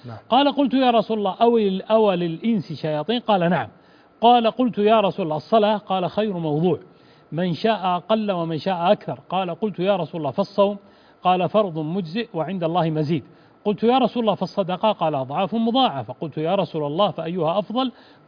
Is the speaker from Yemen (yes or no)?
no; Najd, Saudi Arabia; حنا نسميها الجصة عندنا في نجد